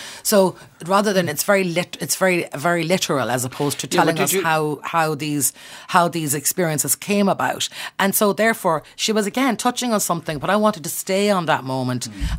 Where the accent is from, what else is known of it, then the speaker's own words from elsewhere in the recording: Connacht, Ireland; how Connemara, I grew up in Connemara, how we speak English and how we've spoken English during the year.